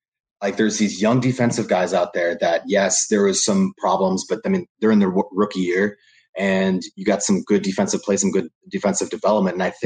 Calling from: New Jersey, United States; You know, I'm coming in from Seton Hall University out of New Jersey.

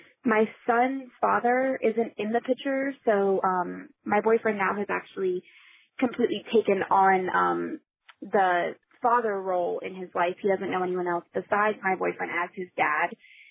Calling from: Sarasota, Florida, United States; I'm calling from Sarasota, Florida.

